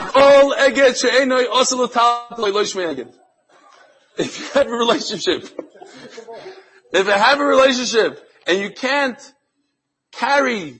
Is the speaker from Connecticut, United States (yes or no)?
no; New York, United States; I'm from New York, so this, so a garbage bag is where they disposed of bike parts in New York, the mafia.